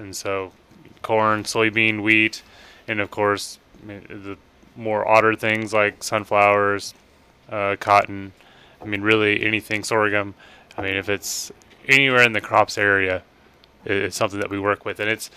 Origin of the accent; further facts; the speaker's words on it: Kansas, United States; And so I'm actually from Neosho County. So I grew up there, farm boy, K-State grad